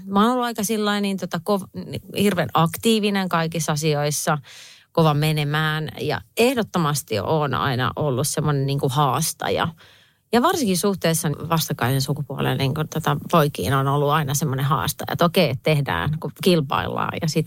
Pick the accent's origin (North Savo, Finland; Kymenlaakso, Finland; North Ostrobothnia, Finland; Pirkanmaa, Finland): Pirkanmaa, Finland; Viiala; Mä oon Viialasta kotoisin oleva näyttelijä. Mä olen äiti.